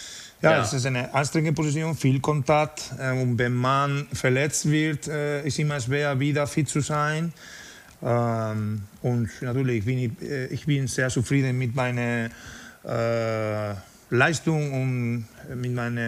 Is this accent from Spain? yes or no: yes; Spain; German is a second language; also born or lived in France; now in Germany; mit 32, wenn ich nach Deutschland gekommen bin, Ich war in Spanien nach meiner französischen Etappe und ich war in meiner Heimat.